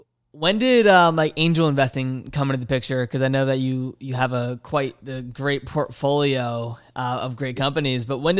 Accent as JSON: {"language": "English", "region": "Virginia", "country": "United States", "said": "I'm from Virginia, so shout out."}